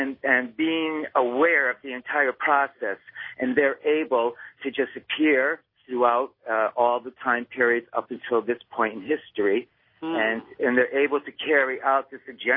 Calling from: Brooklyn, New York, United States; I'm calling from Brooklyn, New York.

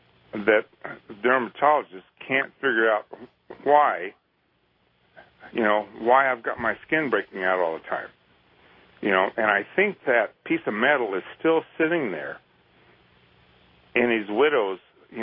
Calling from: Caldwell, Idaho, United States; I'm from calling from Caldwell, Idaho.

